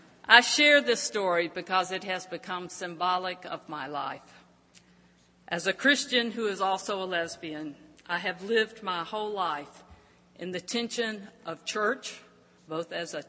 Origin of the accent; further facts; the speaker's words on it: Fairmont, West Virginia, United States; born there; I was born in Fairmont, West Virginia on Wednesday, May the 14th, 1952, about 8 o'clock in the evening.